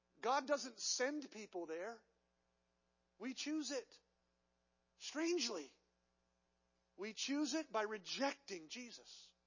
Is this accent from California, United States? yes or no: yes; California, United States; I was born and raised in the East Bay.